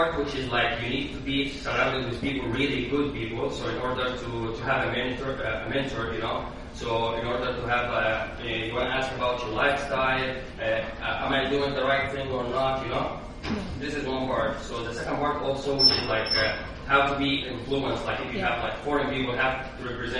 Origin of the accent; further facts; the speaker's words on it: Egypt; English is a second language; moved away as an adult; So as I came from Egypt, like I have been here for almost 2 years.